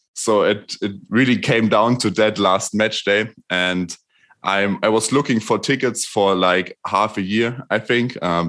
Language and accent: English; Erfurt, Thuringia, Germany; And even here from Erfurt, my hometown